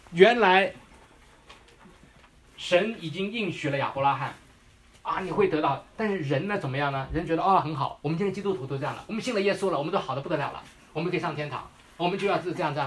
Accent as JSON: {"language": "Chinese", "country": "China", "said": "只有我们从大陆来的才知道啊"}